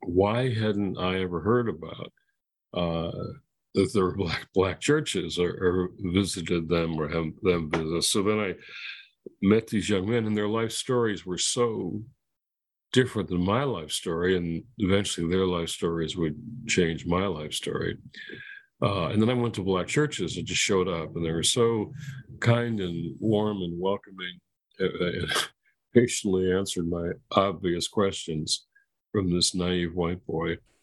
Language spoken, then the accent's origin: English; Detroit, Michigan, United States; I was born and raised in Detroit.